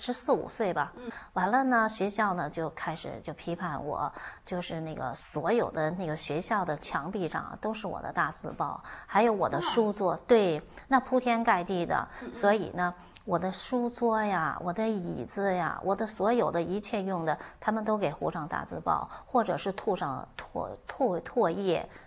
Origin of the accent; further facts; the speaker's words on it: Tianjin, China; 我是天津人啊。